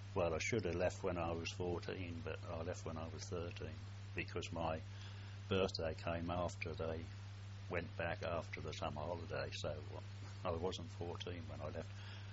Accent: Witham, East of England, United Kingdom; I was born in Witham, Essex.

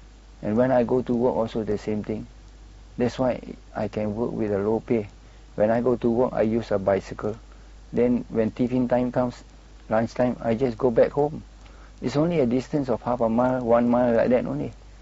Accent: Malacca, Malaysia; I was born in Malacca, and then the name of the road is called Tranquera. It's in the name after the Portuguese, you see. And behind that is a sea, you see. So I'm living behind the sea.

